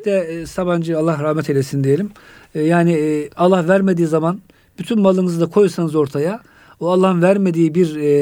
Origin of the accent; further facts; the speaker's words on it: Kütahya, Turkey; Memleketime geri gitmişim Kütahya.